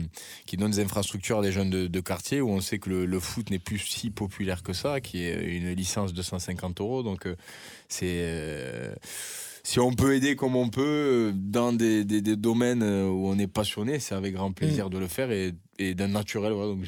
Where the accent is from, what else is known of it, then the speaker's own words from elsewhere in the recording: Montauban, Occitanie, France; now in Paris, France; moi, je suis originaire de Montauban. Voilà, je vis la semaine à Paris et le week-end